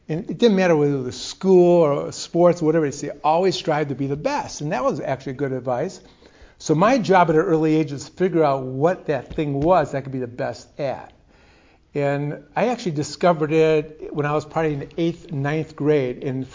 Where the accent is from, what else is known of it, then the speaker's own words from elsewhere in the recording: Detroit, Michigan, United States; I did not grow up in that kind of home. I grew up in Detroit. That doesn't mean I'm not a Christian because I grew up in Detroit. But I grew up in Detroit back when they had four professional teams here.